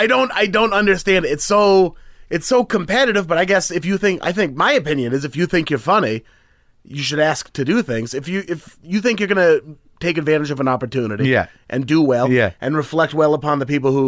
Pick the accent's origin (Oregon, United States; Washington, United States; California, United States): Oregon, United States; Beaverton; I'm from Beaverton, which is just 9 miles outside of Portland.